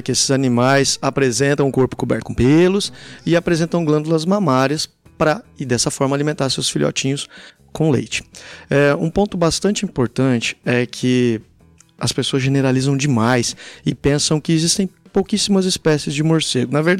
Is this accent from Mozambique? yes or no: no; Maringá, Paraná, Brazil; sou de Maringá, me formei em Ciências Biológicas aqui na UEM.